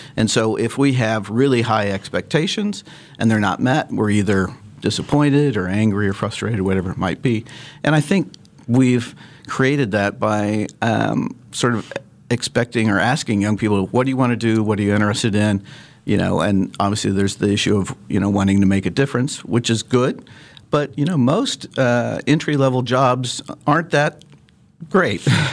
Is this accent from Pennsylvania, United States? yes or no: no; Lawrence, Kansas, United States; I grew up in Lawrence, and am a Jayhawk fan